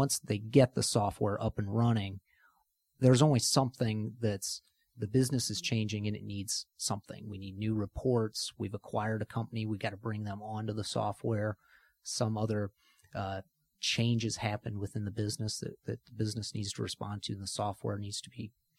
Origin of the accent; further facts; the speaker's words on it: Napoleon, Ohio, United States; I'm from a small town near Toledo, Ohio, called Napoleon.